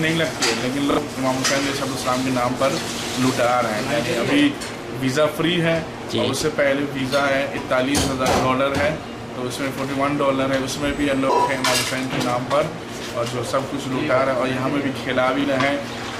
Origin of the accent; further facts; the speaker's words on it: Taunggyi, Shan State, Myanmar; میرا شہر ہے یہ ٹونگجی ہے.